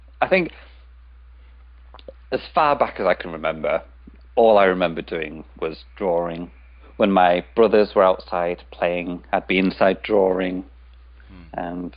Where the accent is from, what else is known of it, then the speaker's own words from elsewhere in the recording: England, United Kingdom; born there; now in Liverpool, United Kingdom; I was born here in England, in a very small town on the East Coast. Yeah. Very small, very boring. Yeah. Nothing ever happens there. But I don't live there anymore. Now I live in Liverpool, which is a big city on the West Coast, home